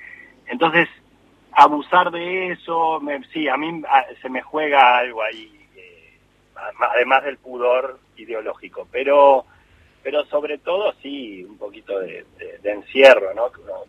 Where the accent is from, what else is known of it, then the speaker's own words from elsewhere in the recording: Uruguay; vivo acá, soy uruguayo.